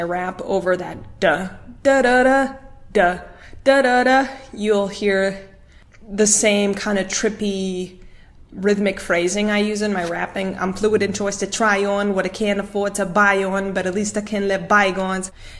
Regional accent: Fargo, North Dakota, United States; I grew up as a biracial kid amongst mostly white community in Fargo, North Dakota. My mom was born and raised in the Philippines.

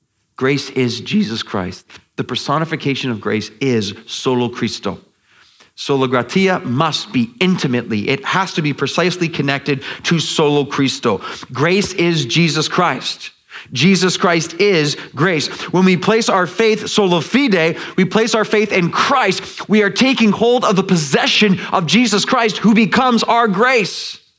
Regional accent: Canada; Here I'm a kid from Canada in a continent they didn't even know existed.

